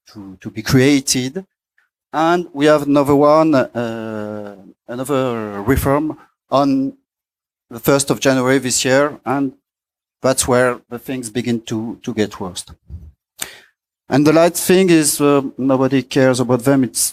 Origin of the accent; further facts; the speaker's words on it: France; English is a second language; I'm from France